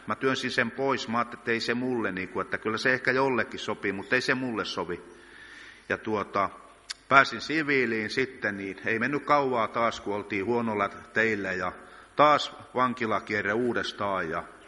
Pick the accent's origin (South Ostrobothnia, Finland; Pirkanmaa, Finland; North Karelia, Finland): South Ostrobothnia, Finland; Evijärvi; mä en ole mistään kristillisestä kodista. Mun vanhemmat ja silloin aikoinaan sieltä, mistä mä oon lähtöisin Evijärveltä, niin ne kyllä kunnioitti näitä asioita, mutta ei meillä ei ollut ketään uudesti syntyneitä, ainakaan meidän perheessä